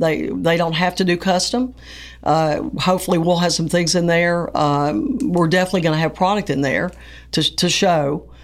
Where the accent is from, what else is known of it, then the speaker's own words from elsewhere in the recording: Pulaski, Tennessee, United States; now in Nashville, United States; I grew up in Pulaski, graduated a long time ago, and moved to Nashville, went to Belmont for a while